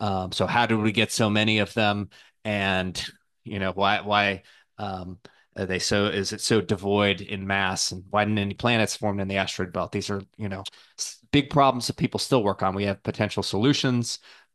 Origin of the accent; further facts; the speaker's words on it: California, United States; moved away; also born or lived in East Coast; Originally, I'm from California and kind of have found myself on the East Coast for, pretty much the entire time since high school through the Navy and then, coming out here for work.